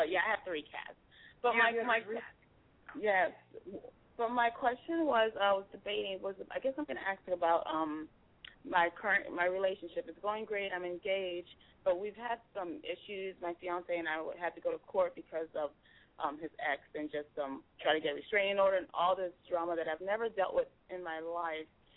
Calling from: North Carolina, United States; also born or lived in Florida; I'm calling from North Carolina, and I'm doing well. I'm actually originally from Florida, so I know how the hurricane season can be.

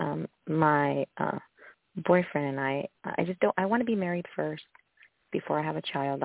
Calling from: Visalia, California, United States; From California. And like the other call, Visalia.

